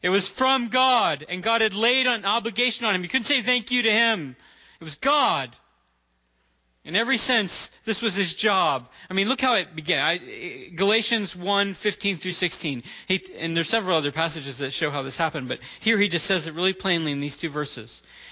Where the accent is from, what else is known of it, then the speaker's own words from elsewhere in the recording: United States; And so as an American and wanting to be kind of a grateful one, I would just say thank you to people all day long, you know.